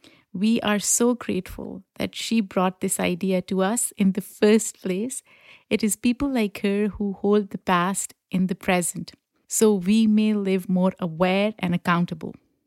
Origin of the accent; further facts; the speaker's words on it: Pakistan; The Independence Day of Pakistan, my home country.